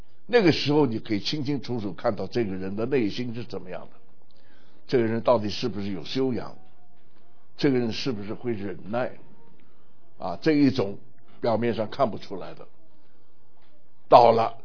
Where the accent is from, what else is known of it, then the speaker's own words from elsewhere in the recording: United States; Chinese is a second language; 我是美国人，他是中国人啊，喝的东西不太一样